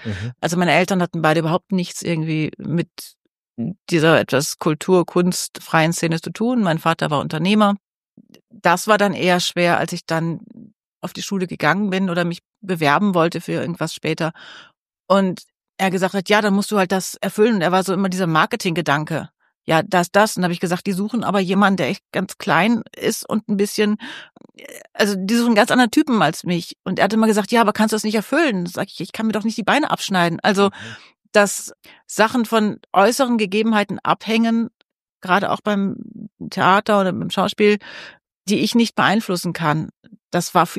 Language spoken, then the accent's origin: German; Osnabrück, Lower Saxony, Germany; habe Jura studiert in Osnabrück in meiner Heimatstadt